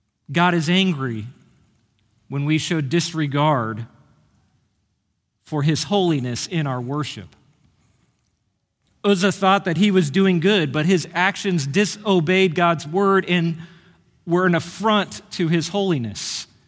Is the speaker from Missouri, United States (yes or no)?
yes; Kansas City, Missouri, United States; I'm from Kansas City. And Royals fans view Cardinals fans as enemies.